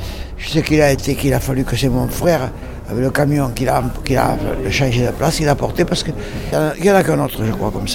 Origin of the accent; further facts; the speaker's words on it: Caylus, Occitanie, France; Je suis de Caylus, moi.